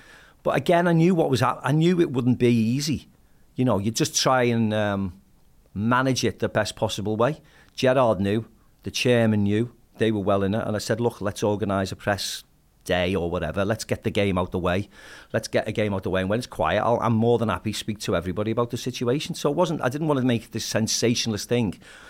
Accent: Kirkdale, North West England, United Kingdom; people couldn't believe I was from Kirkdale and I'd moved out like him.

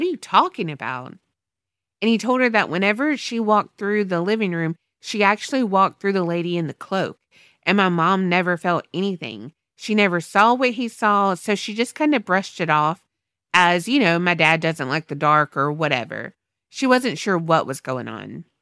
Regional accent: West Virginia, United States; now in Arizona, United States; I'm from West Virginia, living in Arizona.

